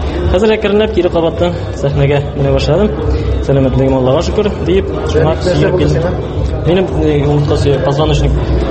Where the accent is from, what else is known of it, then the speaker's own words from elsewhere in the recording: Tatarstan, Russia; Авылында. Бердәнбер Татарстанда исемсез авыл дип әйтәсем килми аны. Киров исемле авыл җирлегендә.